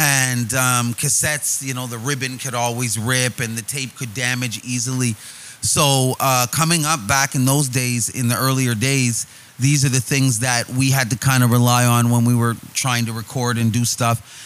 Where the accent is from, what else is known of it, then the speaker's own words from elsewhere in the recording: Halifax, Nova Scotia, Canada; So I come from Halifax, Nova Scotia. I lived there for 13 years. And I lived in a community where there wasn't really much urban music.